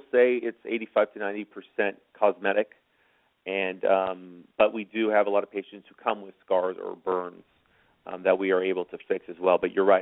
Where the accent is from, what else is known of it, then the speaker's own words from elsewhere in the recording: Dallas, Texas, United States; Sure. I'm born and raised in Dallas, Texas. I do have my office in Plano, Texas.